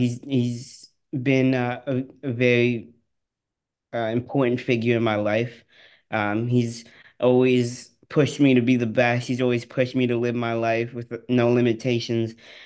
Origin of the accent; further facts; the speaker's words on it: Oak Park, Illinois, United States; growing up in Oak Park, which is a west suburb of Chicago, Northwestern isn't too far away